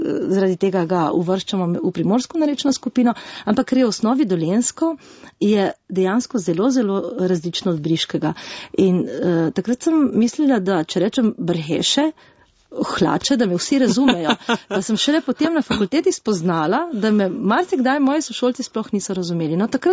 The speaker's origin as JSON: {"language": "Slovenian", "town": "Medana", "region": "Gorizia", "country": "Slovenia", "tie": "born or raised there", "said": "doma sem iz Medane v Brdih in je bilo naše najbližje mestece Krmin, ki je pa furlansko mesto."}